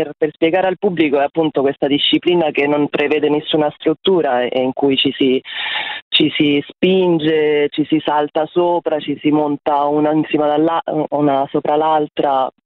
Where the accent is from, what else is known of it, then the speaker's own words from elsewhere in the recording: Colonna, Lazio, Italy; al mio paesino vicino Roma, ai Castelli Romani, che sono super orgogliosa.